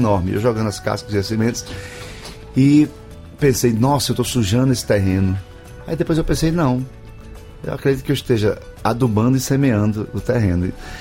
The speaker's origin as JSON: {"language": "Portuguese", "town": "Natal", "region": "Rio Grande do Norte", "country": "Brazil", "lives_now": "Brasília, Brazil", "said": "Eu sou de Natal e assim, quando estou aqui."}